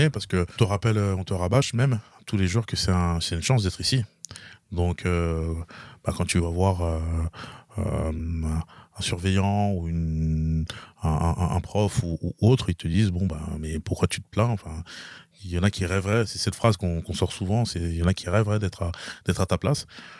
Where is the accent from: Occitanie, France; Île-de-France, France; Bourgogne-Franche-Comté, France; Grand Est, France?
Île-de-France, France; Quincy-sous-Sénart; Donc j'ai grandi dans l'Essonne, à Quincy sous Sénart.